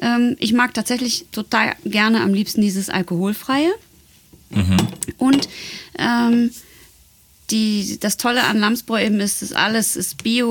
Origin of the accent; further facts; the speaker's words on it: Netherlands; German is a second language; Ich habe das in die Schule gelernt, weil ich komme ja aus Holland.